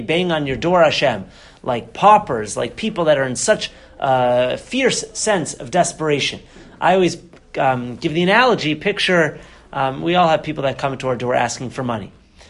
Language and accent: English; Boston, Massachusetts, United States; I'm from Boston, so, you know, we're not in the fast crowd, as they say.